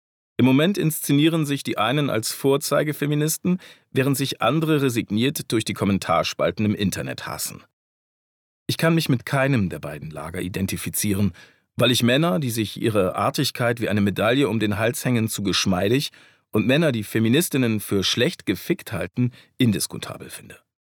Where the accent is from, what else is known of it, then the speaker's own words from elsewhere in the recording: Bavaria, Germany; now in Munich, Germany; Es ist tatsächlich so, dass ich im Bayerischen Wald, wo ich aufgewachsen bin, als fortschrittlich und in München, wo ich wohne, als konservativ wahrgenommen werde. Die einen sagen, man merkt, dass du in der Stadt lebst, die anderen, man merkt, dass du vom Land kommst.